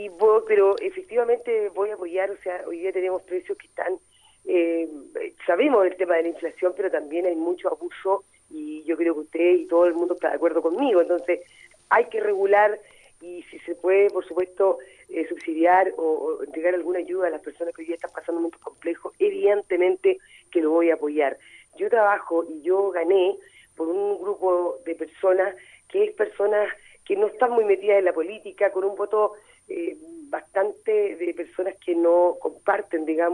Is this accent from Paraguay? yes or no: no; Chile; Entonces, eso habla de lo que somos los chilenos.